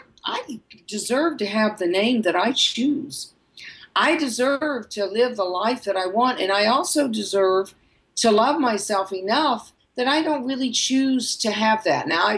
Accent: the South, United States; I don't know about you, Sandy, but I was from the South

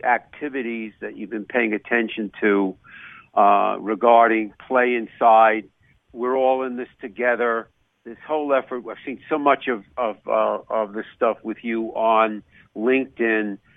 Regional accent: New York, United States; accent: New York; Of course, you could hear my New York accent, that I practice it once a week on the Sports Doctor.

